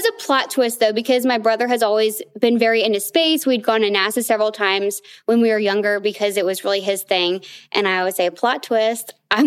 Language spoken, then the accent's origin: English; Louisiana, United States; I grew up in Louisiana, had just a wonderful childhood, and I was very active.